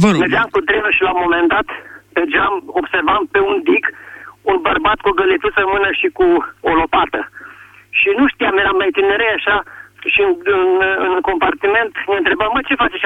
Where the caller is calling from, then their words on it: Bihor County, Romania; vă sunt de la Bihor.